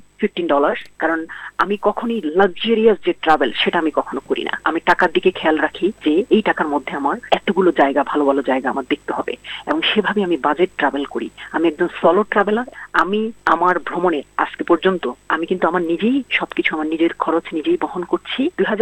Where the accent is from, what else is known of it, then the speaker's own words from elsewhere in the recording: Bangladesh; সবাই যখন জিজ্ঞেস করে তুমি কোথা থেকে এসেছো, যখন আমি বলি যে আমি একজন বাংলাদেশি, আমি বাংলাদেশ থেকে এসেছি, অনেকে বাংলাদেশকে চিনে, অনেকে চিনে না।